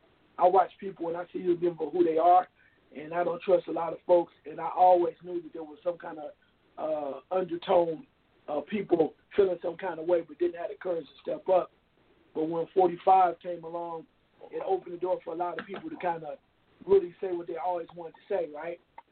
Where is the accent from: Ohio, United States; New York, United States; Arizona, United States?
Ohio, United States; Dayton; like I said, when I grew up in Dayton, Ohio, bro